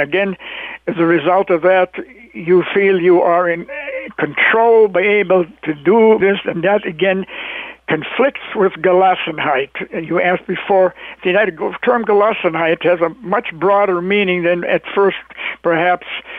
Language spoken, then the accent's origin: English; Manitoba, Canada; When I grew up in Western Manitoba on the farm